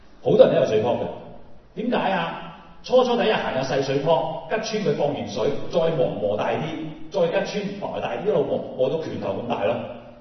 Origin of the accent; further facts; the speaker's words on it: Hong Kong; 因為嗰啲丹麥人6.7尺，我哋香港人5.7尺，爭一尺